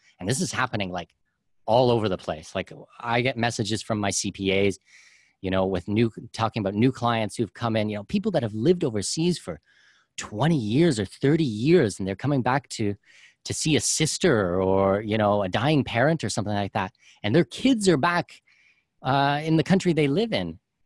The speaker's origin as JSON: {"language": "English", "country": "Canada", "said": "Now, like, I'm a Canadian and our taxes are ridiculous there."}